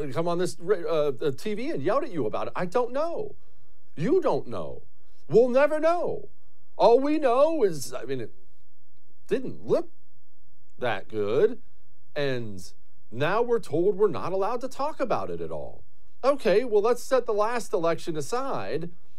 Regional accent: United States; I personally am totally guilty of taking them for granted most of my life as an American.

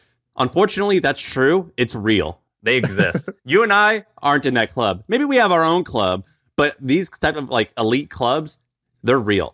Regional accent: St. Louis, Missouri, United States; He's from my hometown. He's from St. Louis, where I'm from.

